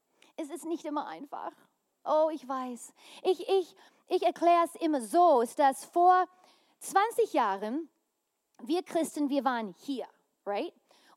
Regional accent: Canada; now in Germany; ich komme aus Kanada, mein Mann aus Amerika.

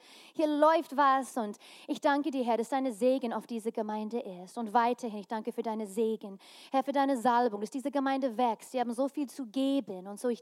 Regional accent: Canada; now in Germany; ich komme aus Kanada, mein Mann aus Amerika.

